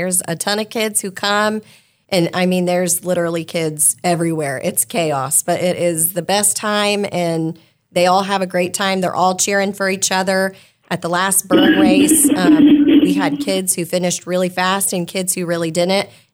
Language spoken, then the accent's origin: English; Salina, Kansas, United States; I'm actually from Salina. I'm a graduate of Salina in 07.